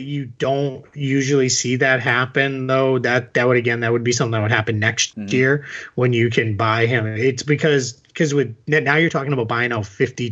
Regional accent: Massachusetts, United States; accent: Boston; my Boston accent came out there big time.

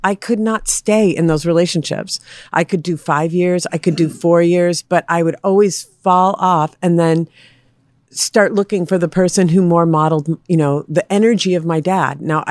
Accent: Minneapolis, Minnesota, United States; So my life was, I was raised in Minneapolis. So I was in one foster home for 4.5 years

